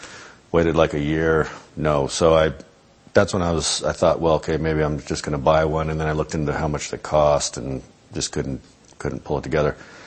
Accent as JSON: {"language": "English", "town": "Albuquerque", "region": "New Mexico", "country": "United States", "tie": "born or raised there", "said": "I grew up in Albuquerque, New Mexico, which definitely influenced a lot of what"}